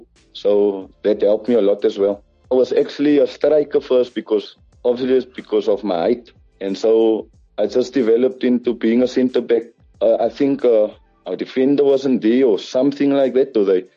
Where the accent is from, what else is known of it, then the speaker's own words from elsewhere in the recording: Cape Town, Western Cape, South Africa; Definitely because I'm a guy from Cape Town